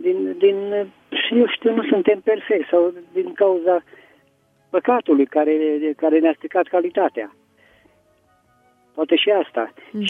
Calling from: Petroșani, Hunedoara County, Romania; din Petroșani.

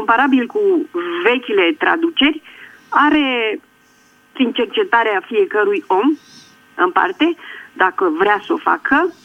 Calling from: Bucharest, Romania; Sunt din București și vă pun acum o întrebare.

